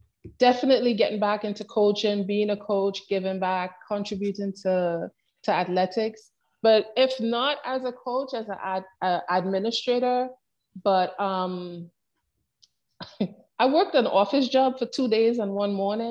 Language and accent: English; Trinidad & Tobago; The challenge that I had as a young person growing up in Trinidad is that, and growing up in the rural area in Trinidad, is that I did not have exposure to coaches.